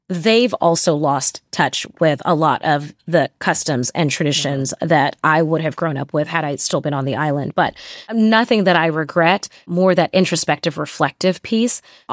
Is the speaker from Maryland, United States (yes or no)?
no; Texas, United States; Because I've created this like non-regional dialect that people don't, they're like, we don't know. We have no idea where you're from. And if I say Texas, and the next question is like, no, that doesn't make sense.